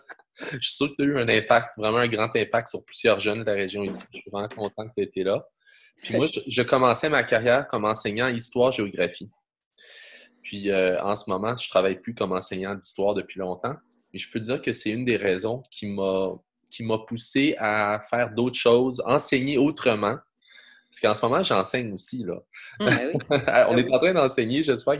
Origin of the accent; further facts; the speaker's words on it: Quebec, Canada; mais en tant que Québécois, c'était aussi l'histoire des pauvres francophones.